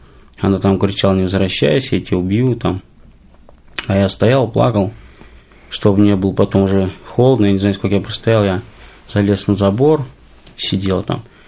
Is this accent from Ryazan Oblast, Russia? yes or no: yes; Ryazan Oblast, Russia; also born or lived in Moscow; мне 34 года. Родился в Москве. самом маленьком возрасте меня увезли в город Рязань, там в поселок один, называется Спожок. Там я вот рос.